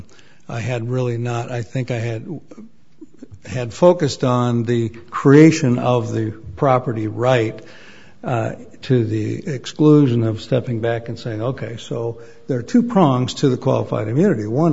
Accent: Ephrata, Washington, United States; I'm a lawyer from Ephrata

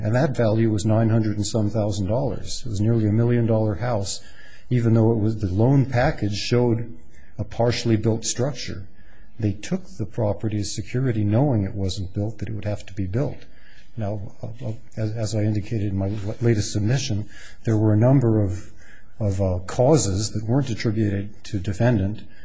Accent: Boise, Idaho, United States; from Boise, Idaho. I practice in Boise

